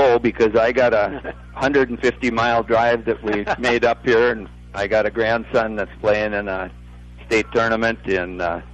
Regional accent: North Dakota, United States; because we knew a guy in my hometown in North Dakota

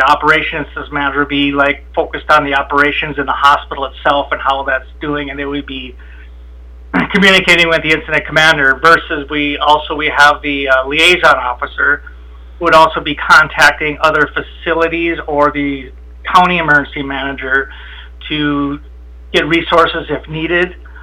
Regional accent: Warren, Minnesota, United States; Yeah, okay, well, I grew up in Warren, Minnesota, and soon after high school, I graduated in 1989, and I joined the Navy.

